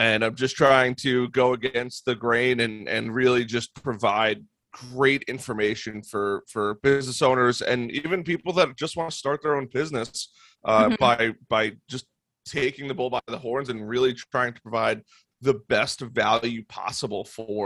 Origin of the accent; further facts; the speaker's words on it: Long Island, New York, United States; moved away as an adult; now in North Carolina, United States; so I'm originally from Long Island. About a year ago now, we moved to North Carolina